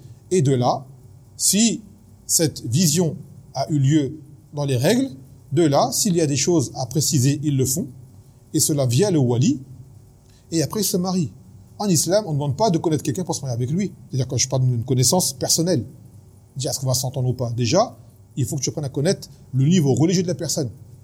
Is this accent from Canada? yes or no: no; France; parce que nous, on est français, vous le savez